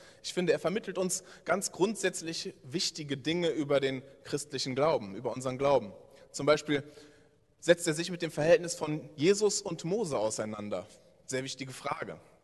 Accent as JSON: {"language": "German", "town": "Lindlar", "region": "North Rhine-Westphalia", "country": "Germany", "said": "Ich komme aus Lindlar."}